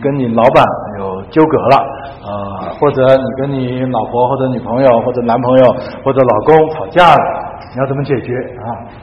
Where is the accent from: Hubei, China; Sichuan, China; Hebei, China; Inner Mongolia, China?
Sichuan, China; Chengdu; 在我是来自四川嘛，在成都嘛